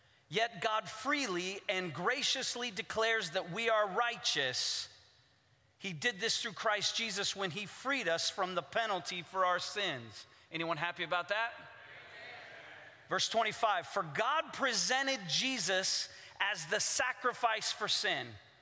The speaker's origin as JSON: {"language": "English", "town": "Port-au-Prince", "region": "Ouest", "country": "Haiti", "tie": "born or raised there", "said": "Like I said, I grew up in Port-au-Prince, Haiti. I grew up being in church every time the doors were opened."}